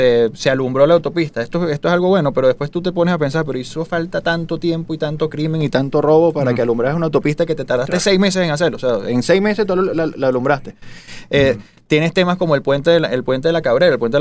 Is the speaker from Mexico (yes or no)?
no; Venezuela; imagínate que como todo venezolano, de todos sacamos un chiste